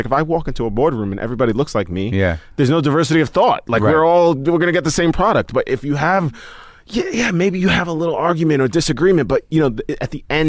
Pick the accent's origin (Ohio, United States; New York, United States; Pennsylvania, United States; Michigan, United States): New York, United States; Staten Island; growing up in Staten Island